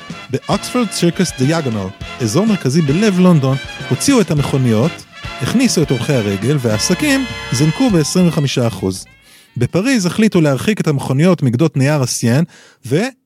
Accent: Jerusalem, Jerusalem District, Israel; בתור נער ירושלמי אני זוכר שכשרצינו לצאת לאנשהו היינו יורדים למדרחוב

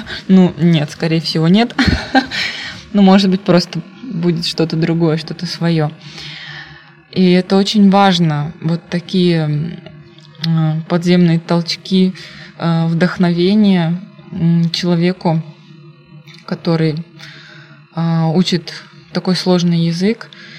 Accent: Chita, Zabaykalsky Krai, Russia; now in Hulunbuir, China; я сама из Читы и живу в Китае, в городе под названием Хулуньбэр, район Хайлар.

